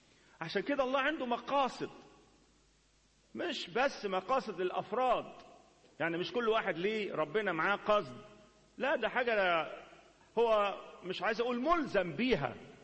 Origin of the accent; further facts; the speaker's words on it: Upper Egypt, Egypt; احنا عندنا في الصعيد نسميها زرزورة جنزورة، انتوا هنا في الخواجات يسموها عصفورة